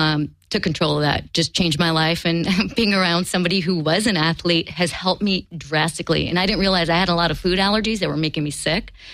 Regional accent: Chicago, Illinois, United States; we grew up in Chicago, so we ate differently.

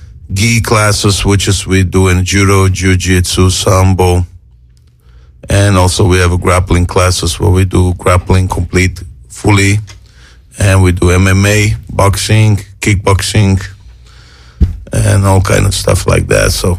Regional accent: Armenia; I'm from Armenia, in the former Soviet Union, mm-hmm. and we are part of Russia. And but now we are a very much independent country. Armenia is Armenia now.

